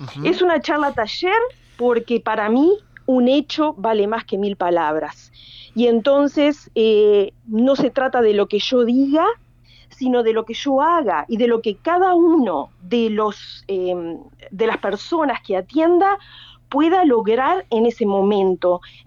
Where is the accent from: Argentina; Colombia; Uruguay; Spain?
Uruguay; moved away as an adult; yo soy uruguaya, nací aquí, me eduqué en el colegio armenio y hace más de 20 años que estoy en el exterior, donde hice una maestría.